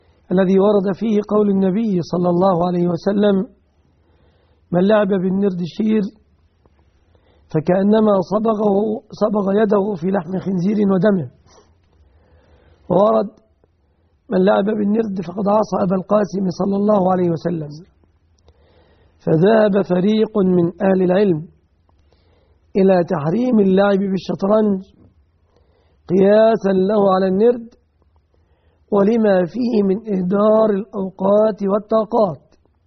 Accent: Egypt; عندنا في مصر

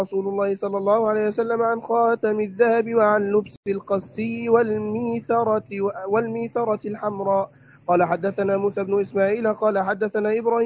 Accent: Faiyum, Faiyum Governorate, Egypt; أنا من الفيوم

